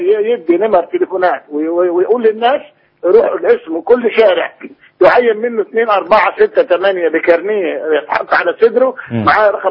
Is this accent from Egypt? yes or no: yes; Egypt; من حقي كمصري أحب بلدي